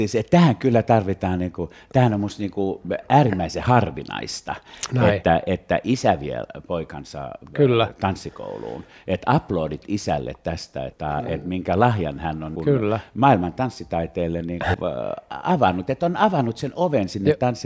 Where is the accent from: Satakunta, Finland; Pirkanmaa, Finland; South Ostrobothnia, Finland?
Satakunta, Finland; Pori; mehän olemme molemmat kotoisin Porista.